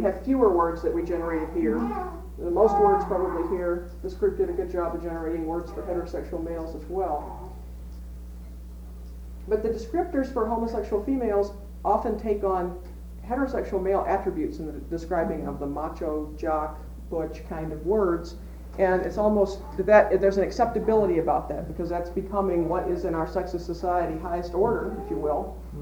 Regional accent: the South, United States; now in Midwest, United States; where I grew up in the South, the word lesbian carries a particularly negative connotation with it

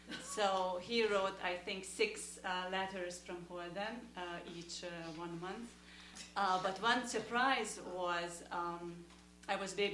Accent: Hungary; moved away as an adult; now in United States; I came from Hungary with my two children, Caroline and Christopher.

